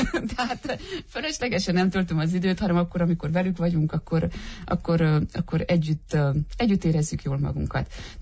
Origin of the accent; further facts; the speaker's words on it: Sovata, Mureș County, Romania; én Szovátán nőttem fel a nagyszüleimnél.